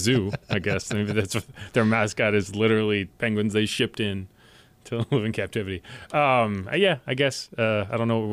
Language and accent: English; Windham, Connecticut, United States; I'm from Windham, Connecticut. Our high school's mascot was the Whippets.